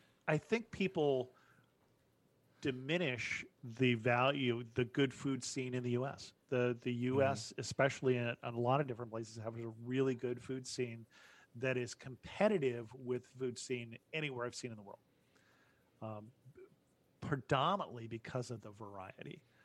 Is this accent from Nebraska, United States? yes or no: no; California, United States; I grew up in California, and I grew up in a city that was 50% Hispanic.